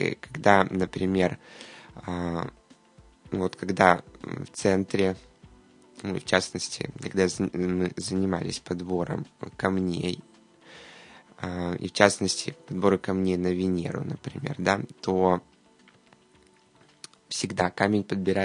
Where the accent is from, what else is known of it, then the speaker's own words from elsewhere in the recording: Ukraine; Ну, вот я с Украины.